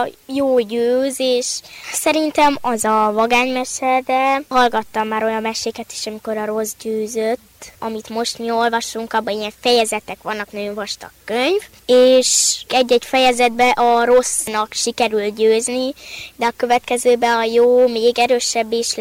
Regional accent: Târgu Mureș, Mureș County, Romania; Marosvásárhelyről jöttem

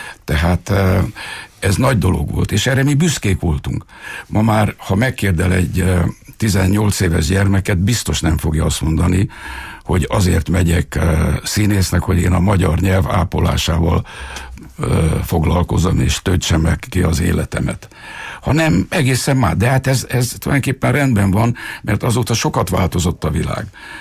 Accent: Romania; mindenki arra próbált nevelni, hogy mi itt Romániában magyarok vagyunk

